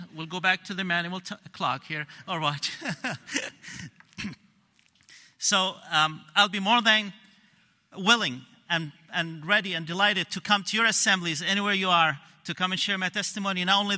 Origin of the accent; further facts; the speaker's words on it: Lebanon; also born or lived in Saudi Arabia; I was born in Saudi Arabia in 1970. 1973, brought back home to Lebanon. My mom and dad were Muslim, Shiite Muslim.